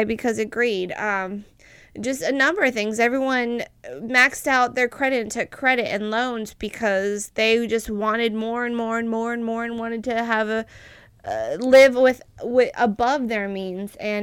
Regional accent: United States; I grew up in America. I grew up having clean water.

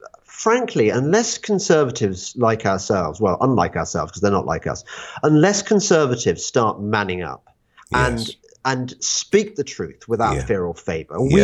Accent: West Midlands, United Kingdom; I'm from the Midlands stroke black country, and we tend to call a spade there.

